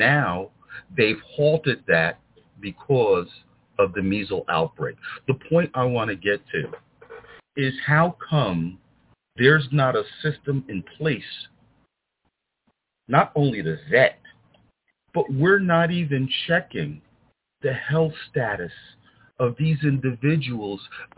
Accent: Paterson, New Jersey, United States; I remember as a boy growing up in Patterson

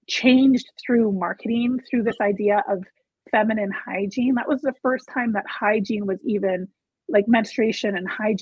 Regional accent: Mexico; my mom's from Mexico. I grew up in Mexico.

